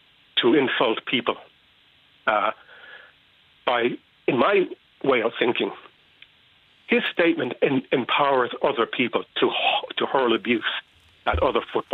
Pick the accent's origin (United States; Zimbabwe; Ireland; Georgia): Ireland; Dublin, Leinster; I endured that as a lot as a teenager. as a young guy growing up in Dublin. And to come back to Ireland